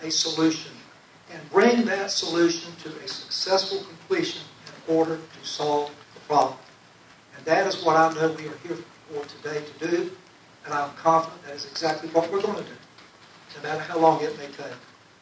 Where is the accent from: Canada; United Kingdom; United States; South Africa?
United States; Wilmington, North Carolina; I have a unique position of being born and raised in Wilmington.